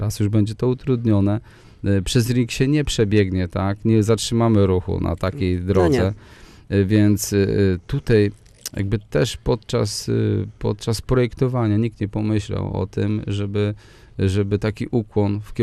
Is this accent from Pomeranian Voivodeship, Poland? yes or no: yes; Słupsk, Pomeranian Voivodeship, Poland; jestem ze Słupska